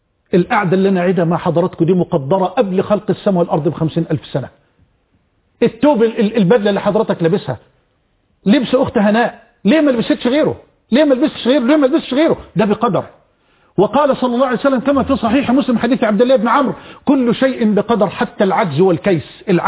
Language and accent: Arabic; Mansoura, Dakahlia, Egypt; وأنا من المنصورة